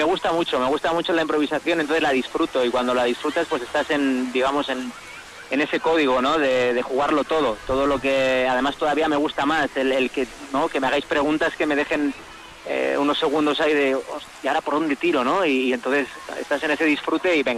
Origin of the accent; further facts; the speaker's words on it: Vilafranca del Penedès, Catalonia, Spain; Mire, yo soy la Villafranca del Penedés.